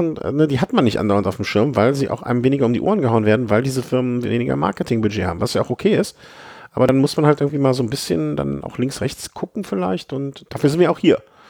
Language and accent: German; Düsseldorf, North Rhine-Westphalia, Germany; born there; Ja, also ich bin ja geborener Düsseldorfer